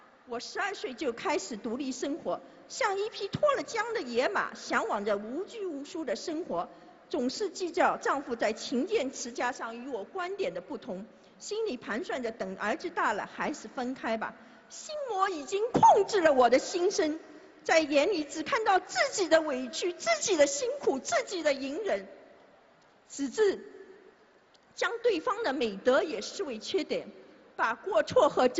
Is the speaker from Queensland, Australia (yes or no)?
no; Melbourne, Victoria, Australia; 大家好，